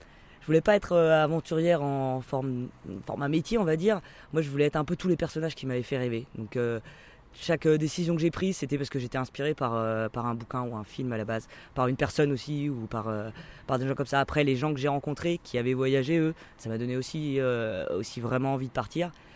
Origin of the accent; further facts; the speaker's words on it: Centre-Val de Loire, France; j'ai grandi en Sologne, donc c'était plutôt chasse-pêche, forêt et étang. Et on voyageait pas du tout dans ma famille, on était une famille nombreuse.